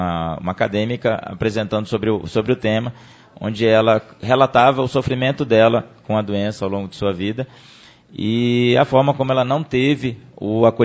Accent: Northeast Region, Brazil; eu sou do Nordeste, venho de uma região muito seca

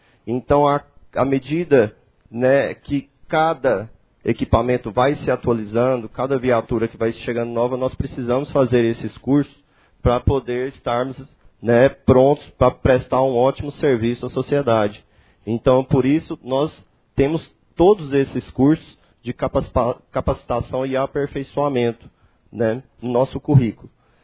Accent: Goiânia, Goiás, Brazil; now in Formosa, Brazil; Eu fico muito feliz por ter chegado aqui em Formosa, né? Eu sou oriundo de Goiânia, estava no entorno, mas cheguei aqui em Formosa

